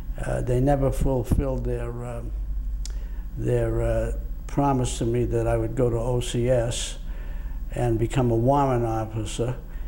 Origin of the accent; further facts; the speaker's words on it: Waltham, Massachusetts, United States; I was born in Waltham, Massachusetts.